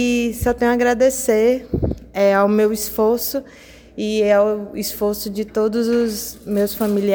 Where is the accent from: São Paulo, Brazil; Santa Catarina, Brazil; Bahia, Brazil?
Bahia, Brazil; Salvador; now in Aracaju, Brazil; Nós somos de Salvador, Bahia, e agora sou a nova residente de Aracaju, Sergipe